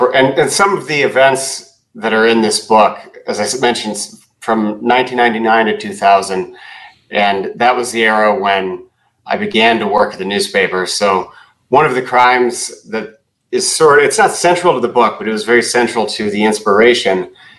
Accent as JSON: {"language": "English", "town": "Bloomington", "region": "Indiana", "country": "United States", "tie": "born or raised there", "said": "Yeah, it's set in Bloomington, Indiana, my hometown, in 1999."}